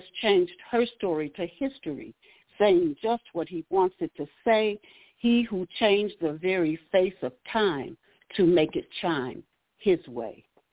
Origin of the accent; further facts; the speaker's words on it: Cleveland, Ohio, United States; moved away as an adult; also born or lived in San Diego, California; I was born in Cleveland, Ohio on May 18th, 1954. And I lived in Cleveland up until I was 21, at which time I moved to California, San Diego.